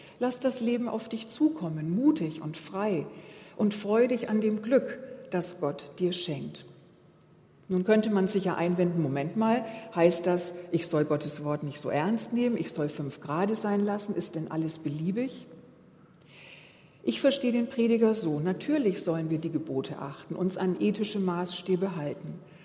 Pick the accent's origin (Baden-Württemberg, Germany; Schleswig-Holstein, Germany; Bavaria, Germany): Baden-Württemberg, Germany; ich komme aus dem Schwabenland, da ist es einem in die Wiege gelegt, dass man seine Groschen zusammenhält.